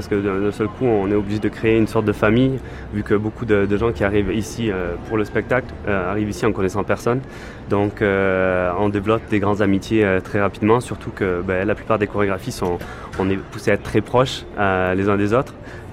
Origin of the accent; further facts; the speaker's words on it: Montauban, Occitanie, France; moved away as an adult; now in Las Vegas, United States; donc je viens de Montauban en France et j'habite à Las Vegas depuis 1998. Donc quand je suis arrivé ici, j'avais 20 ans et je venais donc de ma petite ville de Montauban.